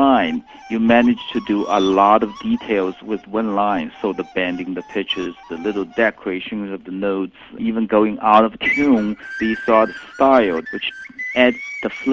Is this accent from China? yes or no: yes; China; moved away; I grew up in China and moved here. I have been living in the West for almost 20 years, so I'm a totally mixed-up hybrid.